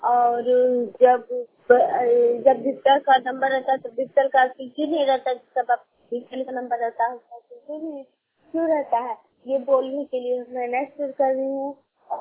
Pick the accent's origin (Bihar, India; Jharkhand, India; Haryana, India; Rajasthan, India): Jharkhand, India; Koderma; और मैं निवासी कोडरमा से, मेरा जिला कोडरमा है